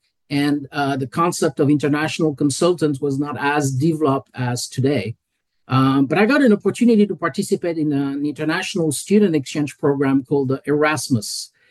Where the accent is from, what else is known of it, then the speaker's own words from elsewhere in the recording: Grand Est, France; Well, growing up in Champagne, the first answer is it's cold.